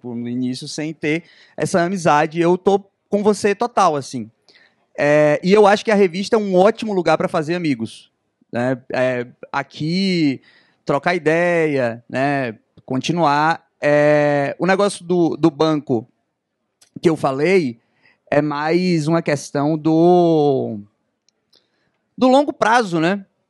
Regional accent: Salvador, Bahia, Brazil; também sou de Salvador.

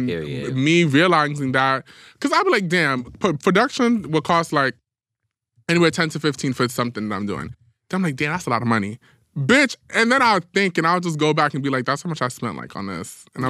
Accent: New York City, New York, United States; I feel like just how it is as a New Yorker.

